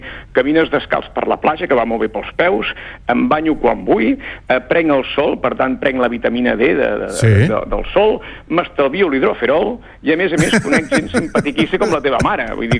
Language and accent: Catalan; Girona, Catalonia, Spain; also born or lived in Palafrugell / Llafranc; Jo soc de Girona, tot i que havia viscut també a Palafrugell, a Llafranc, als anys 80, quan vaig començar a treballar de mestre.